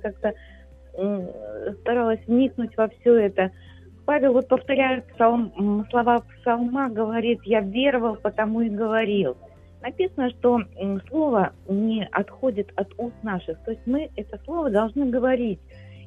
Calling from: Kharkiv, Kharkiv Oblast, Ukraine; я із Харкова звані.

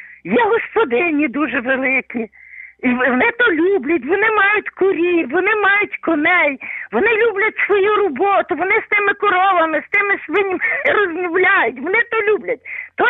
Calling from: Lviv, Lviv Oblast, Ukraine; я з Львова, зараз ми вже належимо до Львова.

